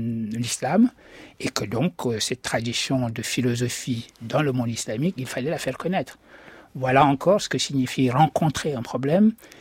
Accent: Senegal; quand je rentre chez moi au Sénégal, après avoir fini l'école

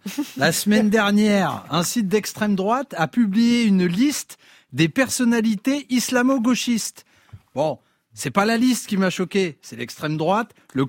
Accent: Vichy, Auvergne-Rhône-Alpes, France; born there; Ouais, je suis né à Vichy.

